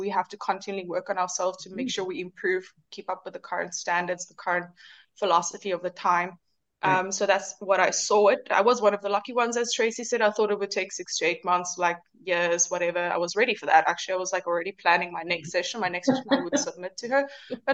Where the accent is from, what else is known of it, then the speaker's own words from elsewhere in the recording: Cape Town, Western Cape, South Africa; I'm from Cape Town, South Africa.